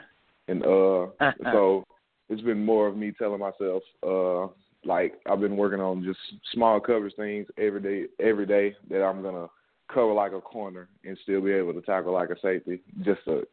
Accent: Monroe, Louisiana, United States; it would probably have to be something dealing with my hometown, Monroe, Louisiana. So something with 318 on it.

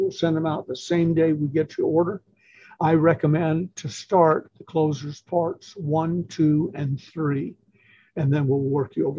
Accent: Atlanta, Georgia, United States; I'm from Atlanta, a couple of mutual contact type situations.

